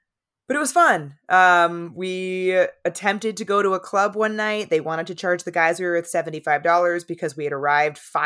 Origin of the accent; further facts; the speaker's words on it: San Diego, California, United States; Yeah, like I grew up in San Diego, which is obviously quite close.